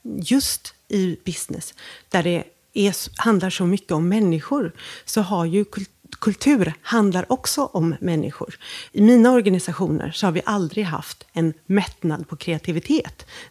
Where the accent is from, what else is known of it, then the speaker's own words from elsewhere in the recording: Gothenburg, Västra Götaland County, Sweden; Jag kommer ihåg när jag var liten och bodde i Göteborg.